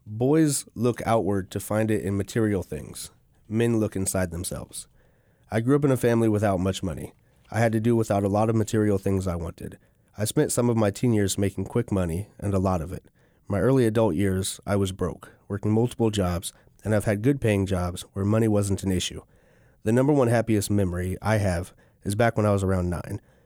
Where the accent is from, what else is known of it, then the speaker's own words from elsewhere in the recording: Oroville, California, United States; Yes, I'm from Oroville.